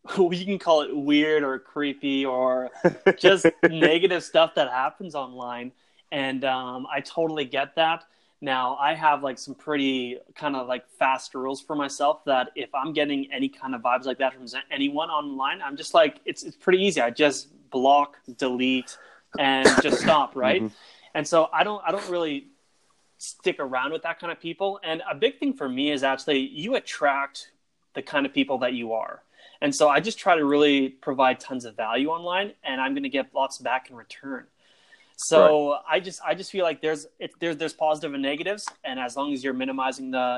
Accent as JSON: {"language": "English", "country": "Canada", "said": "I'm actually a Canadian, so one of those crazy Canadians"}